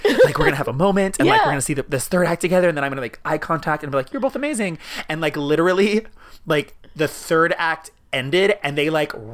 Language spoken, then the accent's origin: English; Washington, United States; moved away as an adult; also born or lived in Atlanta; now in New York, United States; I'm originally from Washington, the state, not the capital, the east side, not Seattle. From there, I moved to Atlanta